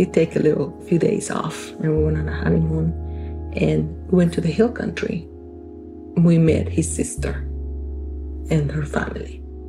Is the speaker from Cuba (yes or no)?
no; Venezuela; now in United States; I'm originally from Venezuela. I'm a sixth daughter of a family of nine.